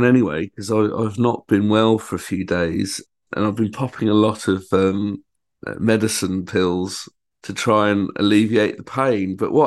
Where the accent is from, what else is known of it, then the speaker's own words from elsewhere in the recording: Australia; as an Australian, he's been enjoying Bazball.